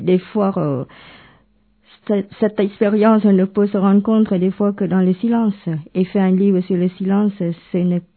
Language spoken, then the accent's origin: French; Cambodia; Alors, mon pays d'origine est le Cambodge. C'est un tout petit pays du sud-est asiatique. Oh, c'est un pays qui est trois fois plus petit que la France.